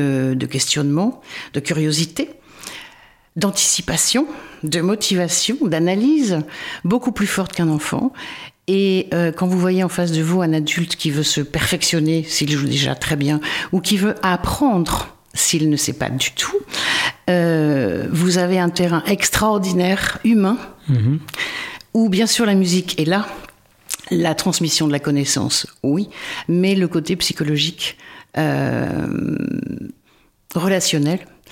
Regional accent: Poitiers, Nouvelle-Aquitaine, France; born there; now in La Rochelle, France; Je suis née à Poitiers, par ailleurs.

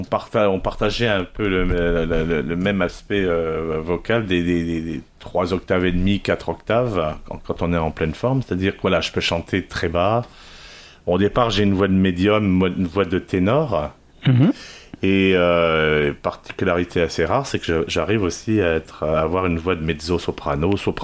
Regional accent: Rochefort, Nouvelle-Aquitaine, France; also born or lived in Madagascar / Germany / Marrakech, Morocco; D'abord à l'étranger, parce que j'ai un papa qui a été coopérant militaire et donc tous les 4 ans on partait. Je suis né à Madagascar. Après, je suis parti en Allemagne, j'ai vécu 4 ans en Allemagne. Après, on est resté 4 ans à Rochefort dans toute mon adolescence.

